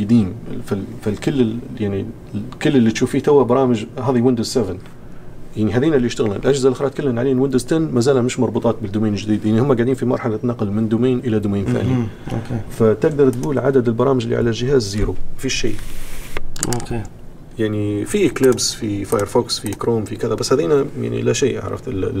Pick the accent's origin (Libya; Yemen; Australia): Libya; جميع التقنيات اللي تحتاج لها موجوده عندنا في ليبيا بالكامل.